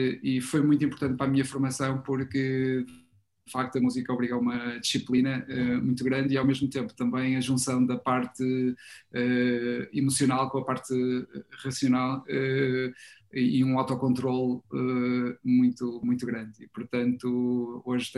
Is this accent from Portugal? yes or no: yes; Porto, Norte, Portugal; moved away; also born or lived in Germany; vários sítios, mas depois aterrámos, entre aspas, no Porto, e vivi a maior parte da minha infância e juventude no Porto, antes de ir para a Alemanha.